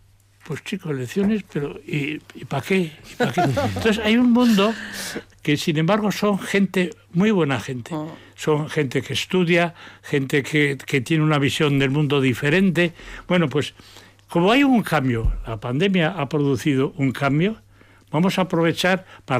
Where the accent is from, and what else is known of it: Basque Country, Spain